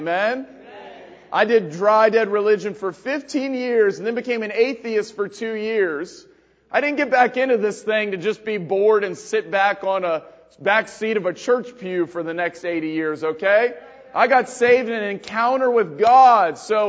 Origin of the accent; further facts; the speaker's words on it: Front Royal, Virginia, United States; I'm just kidding. I'm from Virginia, Front Royal, Virginia.